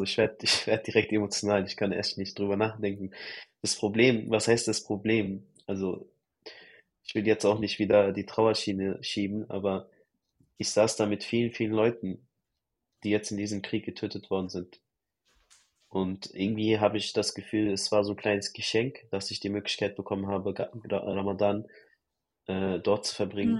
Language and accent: German; Germany; Ich komme aus Deutschland, verdammt, ihr wisst, dass wir in Deutschland mehr verdienen.